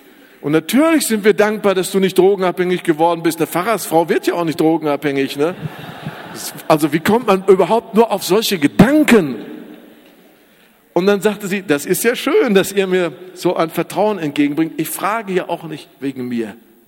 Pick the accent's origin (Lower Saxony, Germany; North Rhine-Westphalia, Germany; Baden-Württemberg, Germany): North Rhine-Westphalia, Germany; Iserlohn; ich war dann damals noch in meiner Heimatstadt in Iserlohn